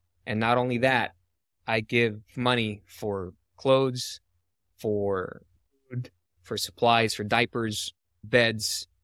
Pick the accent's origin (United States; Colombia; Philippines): Philippines; And I grew up in the Philippines